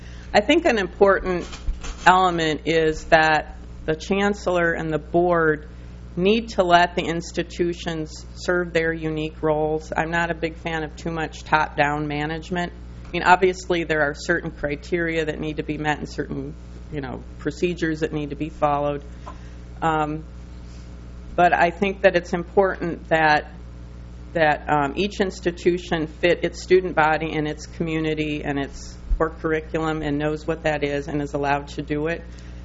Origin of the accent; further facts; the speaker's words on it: Rochester, Minnesota, United States; For example, I grew up near Rochester